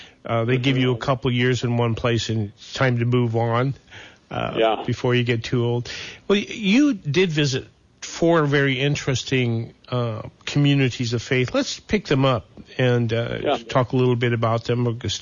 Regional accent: Montana, United States; Well, having been raised in Montana

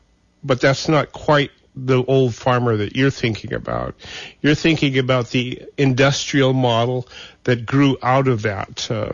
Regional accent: Montana, United States; the farm I was raised on up in Montana.

